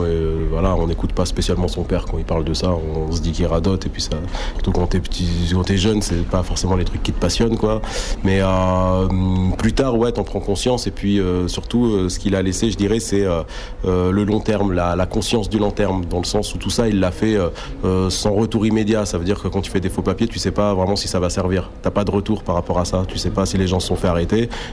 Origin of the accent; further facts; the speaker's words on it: France; also born or lived in Algiers, Algeria; Je suis arrivé en France à 4 ans, je suis né en Algérie, à Bab El Oued. Mère algérienne, père russe, d'origine argentine, enfin non, de nationalité argentine, d'origine russe.